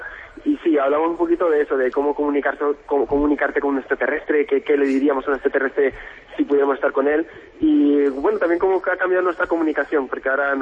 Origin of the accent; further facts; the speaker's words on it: Burgos, Castile and León, Spain; Yo soy burgalés en realidad, aunque no se note.